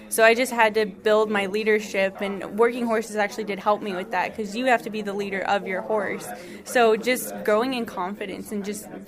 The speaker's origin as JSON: {"language": "English", "town": "Chino", "region": "California", "country": "United States", "said": "from Chino FFA in California."}